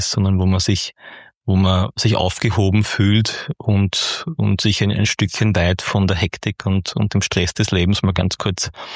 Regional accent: Neustadt, Germany; Also ich bin in Neustadt geboren, bin hier aufgewachsen, bin weiterhin wohnhaft hier, habe jetzt hier mein Hauptwohnsitz gemeinsam mit meiner Frau und meinen vier Kindern.

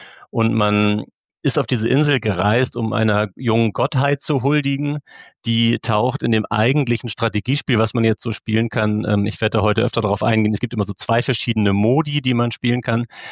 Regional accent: Hamburg, Germany; Ich komme aus Norddeutschland, aus Hamburg. Und genau, ich bin jetzt so 40 Jahre alt geworden gerade

